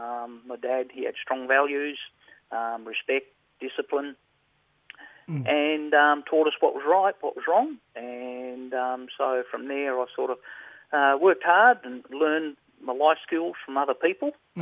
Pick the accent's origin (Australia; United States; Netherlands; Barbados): Australia; Tasmania; My traditional country is Tibrakuna, which is in the northeast of Tasmania.